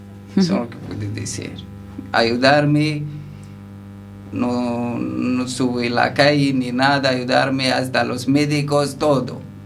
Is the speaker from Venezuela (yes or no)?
no; Casablanca, Casablanca-Settat, Morocco; Spanish is a second language; now in A Coruña, Spain; Yo soy de Marruecos, de Casablanca. Me vengo en Coruña la primera vez